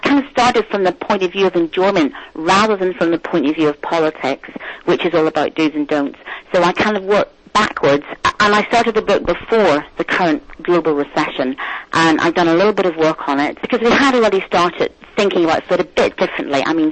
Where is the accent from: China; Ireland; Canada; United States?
Ireland; I grew up in Ireland